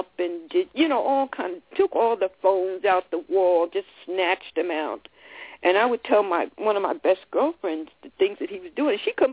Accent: New York, United States; Growing up on Long Island, I was sheltered from a lot of stuff that I had no idea even took place. When I moved to California, all that changed.

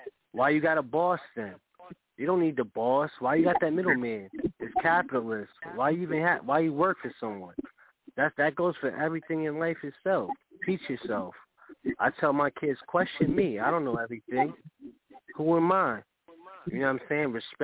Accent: Yonkers, New York, United States; now in Connecticut, United States; I live in Connecticut now, from Yonkers, New York.

